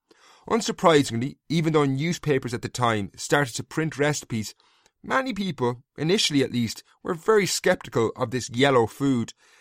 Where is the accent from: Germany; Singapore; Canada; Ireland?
Ireland; Castlecomer, Leinster; An account from just outside my hometown of Castlecomer in County Kilkenny reported that the poor were living on weeds during that summer.